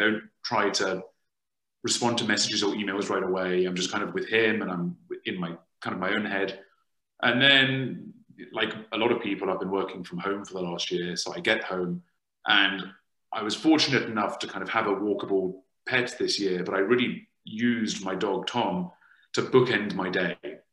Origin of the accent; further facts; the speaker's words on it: London, United Kingdom; I was born and raised in London